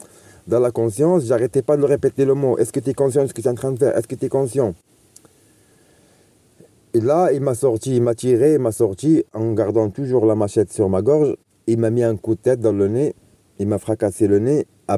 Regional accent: France; ma famille est blanche, tous mes amis sont blancs, j'étais élevé par des Français, j'ai grandi en France

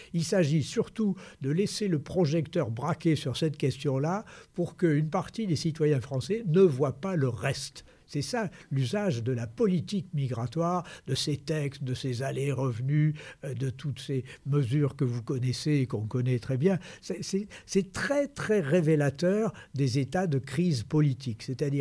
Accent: Marseille, Provence-Alpes-Côte d'Azur, France; Je peux vous dire que moi, en tant que Marseillais à l'époque, on a eu froid dans le dos.

